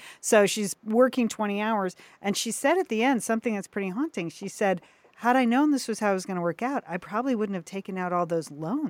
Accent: Southport, Connecticut, United States; my hometown girl, Sheila, from Southport, Connecticut

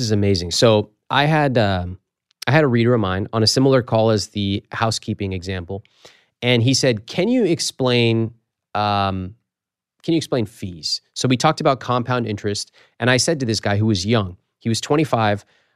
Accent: Sacramento, California, United States; And they get scared because what they read in the Sacramento Bee at my hometown paper, and they go, ah!

